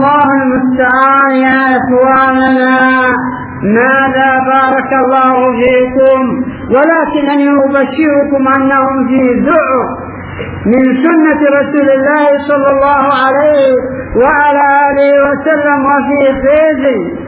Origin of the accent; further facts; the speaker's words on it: Hadhramaut, Yemen; فلا نذهب بعيدا هنا عندنا في حضرموت